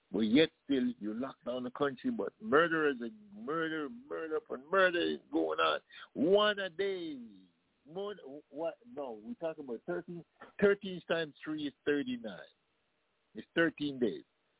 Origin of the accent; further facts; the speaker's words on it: Jamaica; Our nerves have been wrecked because we're both from Jamaica and we understand it